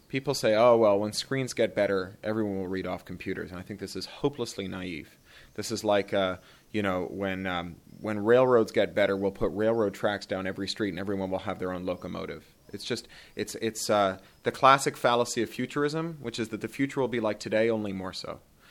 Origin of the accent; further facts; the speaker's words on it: Canada; now in United States; I'm Canadian, I had a fairly erratic education.